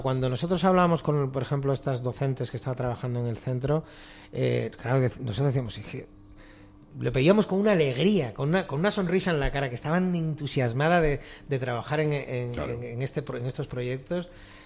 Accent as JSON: {"language": "Spanish", "town": "Madrid", "region": "Community of Madrid", "country": "Spain", "tie": "born or raised there", "said": "Yo soy de Tetuán."}